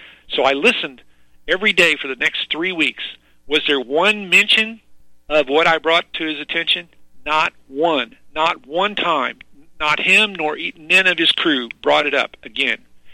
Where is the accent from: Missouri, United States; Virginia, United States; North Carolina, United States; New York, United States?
Missouri, United States; I'm originally from Missouri